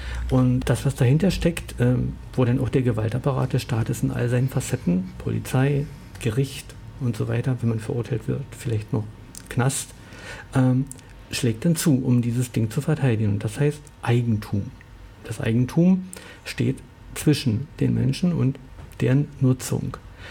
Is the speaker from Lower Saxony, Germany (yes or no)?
no; Brandenburg, Germany